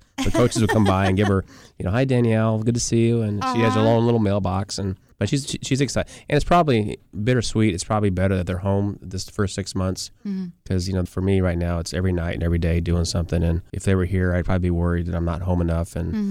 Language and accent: English; Stockton, California, United States; also born or lived in Pinole; Then they moved to Stockton where I was born, and we lived there through third grade, moved to Pinole for a few years.